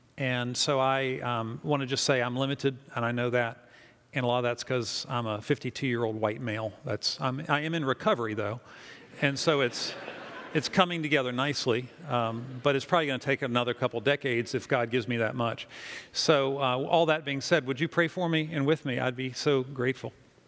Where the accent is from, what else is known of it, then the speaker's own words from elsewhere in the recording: Virginia, United States; now in Fairfax County, United States; I grew up in the Shenandoah Valley where there wasn't much diversity. And they've grown up in a highly diverse school system here in Fairfax County